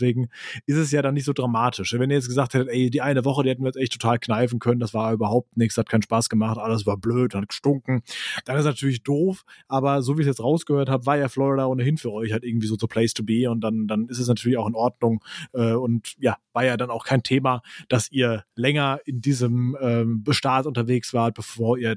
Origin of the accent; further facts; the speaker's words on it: Germany; vielleicht hört man raus, ich bin Deutscher